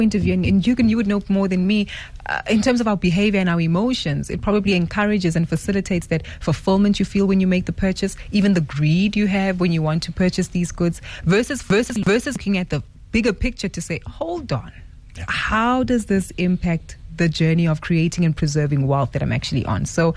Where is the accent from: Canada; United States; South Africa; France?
South Africa; Johannesburg, Gauteng; I grew up in Joburg all my life, and you see it within the culture and the dynamics that actually is present here within the city.